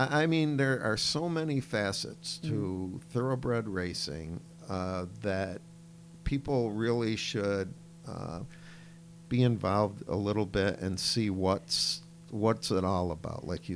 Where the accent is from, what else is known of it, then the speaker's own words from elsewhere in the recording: Gloversville, New York, United States; Well, I grew up in the Gloversville-Johnstown area, which I said is about 40 miles west.